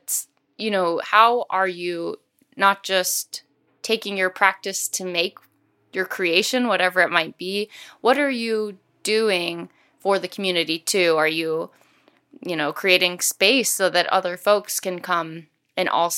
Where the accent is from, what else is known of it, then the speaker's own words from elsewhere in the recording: North Carolina, United States; now in Boston, United States; So, you know, I'm actually not from Boston myself. I'm a transplant. I came from North Carolina.